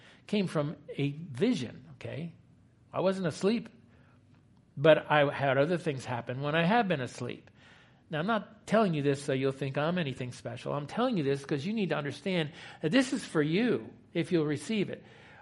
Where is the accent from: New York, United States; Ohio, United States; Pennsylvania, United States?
New York, United States; Do I know? I'm from New York.